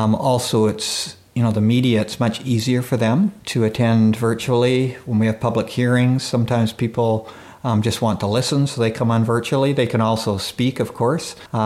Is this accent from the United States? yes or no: no; Salmon Arm, British Columbia, Canada; I grew up in Salmon Arm, attended school here. Went to Okanagan College and, lived most of my life here.